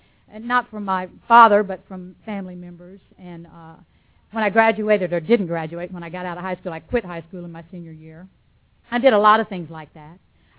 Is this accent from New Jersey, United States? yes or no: no; Arkansas, United States; born there; I was born in Arkansas, and that's the state where the only virgins are girls who can outrun their brothers.